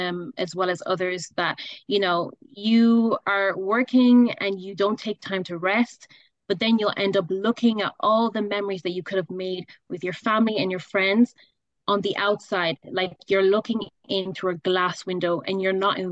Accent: Cameroon; To be honest, I'm not Nigerian. I am Cameroonian.

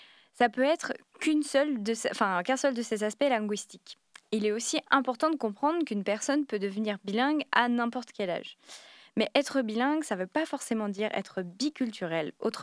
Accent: France; les situations dans lesquelles j'ai pu me retrouver en tant que Française parlant anglais.

